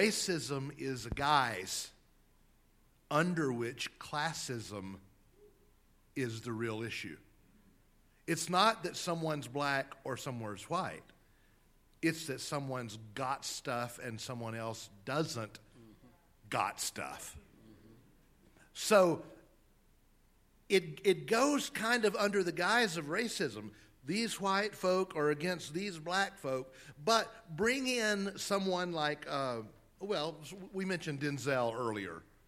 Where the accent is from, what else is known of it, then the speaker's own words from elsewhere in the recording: Texas, United States; I'm from Texas, and I hold the distinction, unlike most of you here, of being biracial.